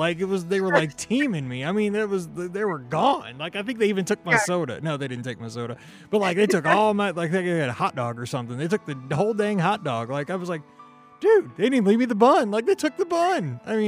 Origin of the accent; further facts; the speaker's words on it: Missouri, United States; I'm from Missouri, man.